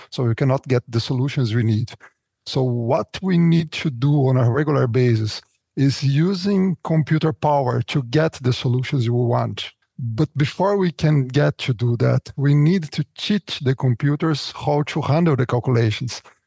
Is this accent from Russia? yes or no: no; Brazil; born there; English is a second language; I was born in Brazil. I got my bachelor's and my master's degree in chemistry back then in Brazil at the University of Campinas.